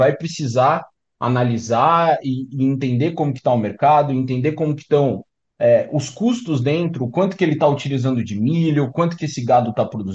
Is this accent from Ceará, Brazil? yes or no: no; São Paulo, Brazil; Eu sou de São Paulo